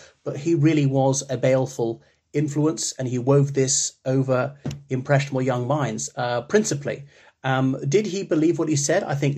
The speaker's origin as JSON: {"language": "English", "country": "Ireland", "said": "from Ireland."}